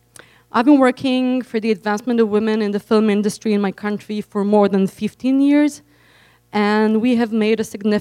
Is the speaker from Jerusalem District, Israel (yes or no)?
no; Tel Aviv, Tel Aviv District, Israel; English is a second language; from Toya. I'm super excited. I'm not a native speaker, so I'm going to read. I'm not from the US. I'm from Tel Aviv in Israel, yet I know we face the same challenges.